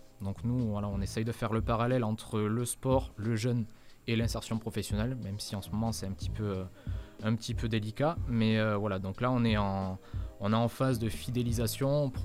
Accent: Southwest France, France; Moi, je suis originaire du Sud-Ouest.

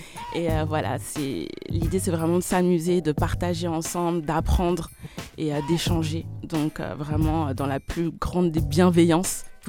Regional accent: Marie-Galante, Guadeloupe, France; parce que du coup je viens de Marie-Galante

